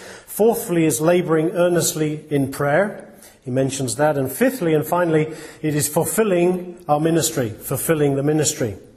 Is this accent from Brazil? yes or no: no; England, United Kingdom; And certainly as English people, we can often have a very sort of imperialistic, colonial sort of mentality.